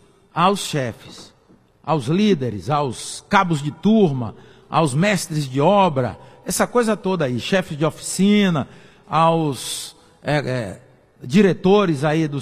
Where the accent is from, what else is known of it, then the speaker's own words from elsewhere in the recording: Bahia, Brazil; lá na minha região, nas minhas áreas lá na Bahia, a gente chama cupim.